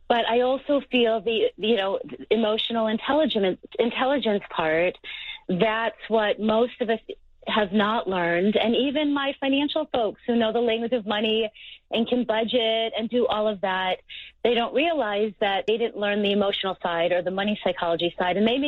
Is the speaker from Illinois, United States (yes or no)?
yes; Chicago, Illinois, United States; now in Boulder, United States; I hike every day in Boulder, Colorado, on my mountain, and I grew up in Chicago, so I didn't have mountains, but now I do.